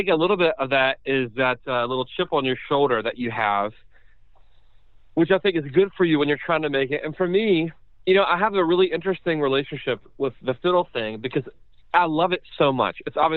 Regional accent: Montgomery, West Virginia, United States; And so I grew up in very small-town America, a town of less than 1,500 people called Montgomery, West Virginia, in Fayette County.

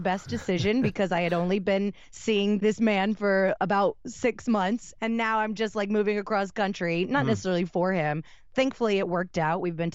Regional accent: Tampa, Florida, United States; Born and raised in Tampa, Florida. I did move to Orlando right after I graduated college, and I got into the theme park scene.

